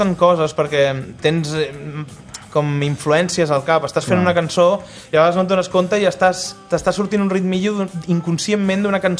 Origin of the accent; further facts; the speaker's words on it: Centelles, Catalonia, Spain; nosaltres som de Centelles, però jo per exemple treballo a Barcelona, llavors clar, estic durant la setmana allà